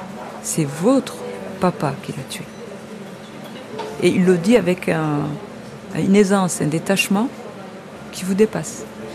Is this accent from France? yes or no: no; Northern Province, Rwanda; je viens du Rwanda. Je suis franco-rwandaise, je suis née au Rwanda. Et moi je viens du Nord